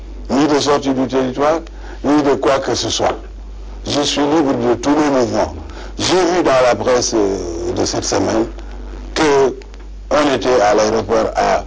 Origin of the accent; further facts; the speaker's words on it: Senegal; Non, non. Nous sommes tous des Sénégalais. Nous avons quand même des valeurs à défendre.